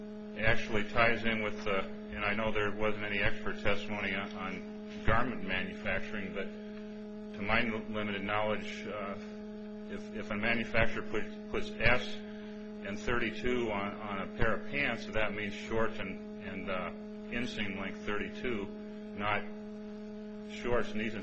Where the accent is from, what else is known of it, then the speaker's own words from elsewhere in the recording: Great Falls, Montana, United States; I'm from Great Falls, Montana.